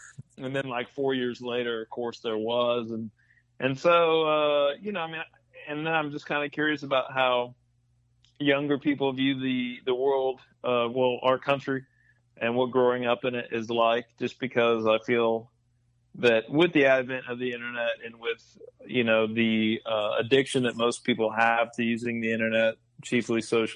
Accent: Texas, United States; I come from the Texas-Mexico border.

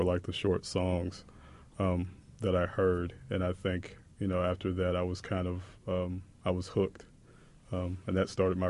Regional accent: Iowa City, Iowa, United States; also born or lived in Louisville, United States; I think I was feeling really isolated as a kid after I moved from Louisville, Kentucky to Iowa City, Iowa, and met people that were kind of led me to like the local punk scene there.

